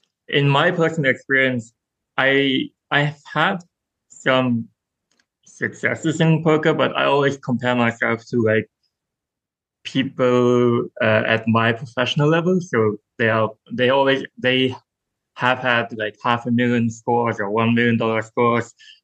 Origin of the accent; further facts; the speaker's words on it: Luxembourg; So I was I was raised in Luxembourg. Like, it's a teeny tiny country with like half a million people. I grew up speaking like five different languages, whatever.